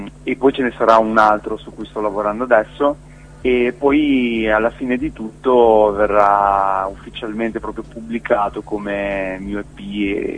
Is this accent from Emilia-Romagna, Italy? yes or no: yes; Modena, Emilia-Romagna, Italy; Sì, io vengo da Modena. Ho 23 anni, quasi 24